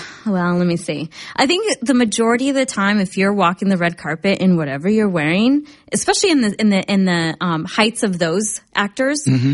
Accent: Oregon, United States; And I'm from Oregon, so I'm used to the cowboys. I went to school with a lot of cowboys, and I actually know how to country dance and two-step and all that.

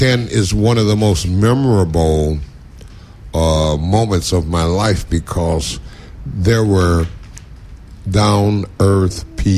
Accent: Cleveland, Ohio, United States; also born or lived in Memphis / New York; I'm from Cleveland, Ohio. Well, my home is Cleveland, New York, Memphis. I was born in Memphis. I was raised and educated basically in Cleveland, Ohio

